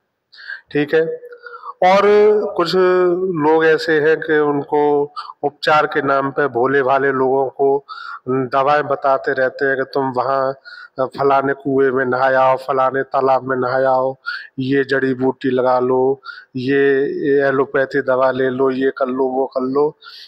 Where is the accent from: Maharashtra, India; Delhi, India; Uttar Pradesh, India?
Uttar Pradesh, India; Hathras; हाथरस से बिलोंग करता हूँ।